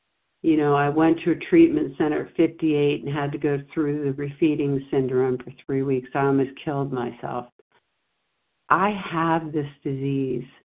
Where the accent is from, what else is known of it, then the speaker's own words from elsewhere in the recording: Delaware, United States; I'm from Delaware.